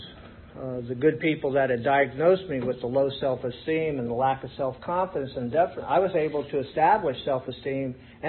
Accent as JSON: {"language": "English", "region": "Maryland", "country": "United States", "tie": "born or raised there", "said": "I grew up in Calvert County, Maryland, on the Chesapeake Bay with a house overlooking the bay every morning."}